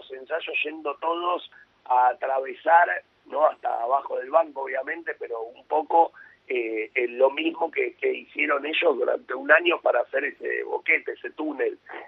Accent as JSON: {"language": "Spanish", "country": "Argentina", "said": "el recuerdo de uno como argentino quedó en la mente de todos"}